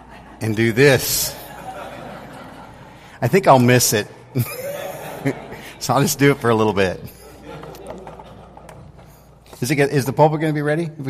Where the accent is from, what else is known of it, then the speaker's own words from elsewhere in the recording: Wichita, Kansas, United States; When I was a little kid, I grew up in Kansas, Wichita, Kansas, and my parents decided to take a vacation to California.